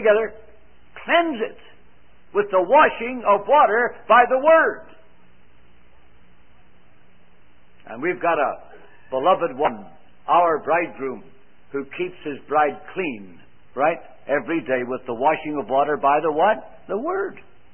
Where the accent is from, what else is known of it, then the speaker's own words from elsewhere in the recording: Ireland; moved away as an adult; now in Canada; We came from Ireland with a quartet in 1954. We got on the boat in Liverpool, England. And when we got on the boat, there were four of us, and we were coming to Canada